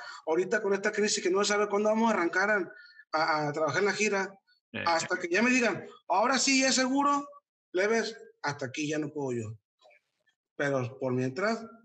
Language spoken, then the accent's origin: Spanish; Isla de la Piedra, Sinaloa, Mexico; Pero yo soy de la Isla de la Piedra y aquí tengo mi propia playa en la isla.